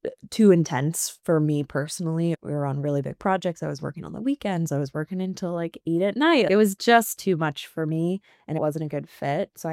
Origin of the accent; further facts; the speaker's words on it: Colorado, United States; also born or lived in New Mexico; now in Vermont, United States; I grew up out west in Colorado and New Mexico.